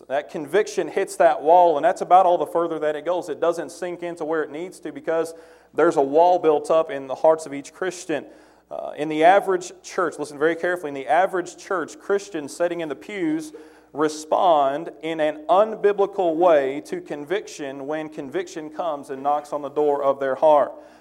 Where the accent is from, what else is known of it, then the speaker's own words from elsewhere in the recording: Kentucky, United States; I'm going to butcher this because I'm from Kentucky, all right?